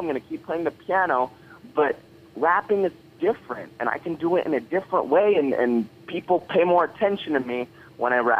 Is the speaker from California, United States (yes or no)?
no; North Ogden, Utah, United States; I grew up in North Ogden, Utah, and I have ancestry back to the pioneers, so I've loved being a member, and I've loved growing up in Utah.